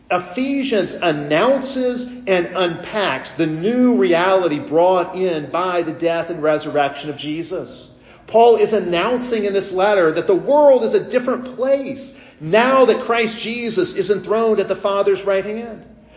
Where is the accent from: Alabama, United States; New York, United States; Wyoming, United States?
Alabama, United States; conservative states like my home state of Alabama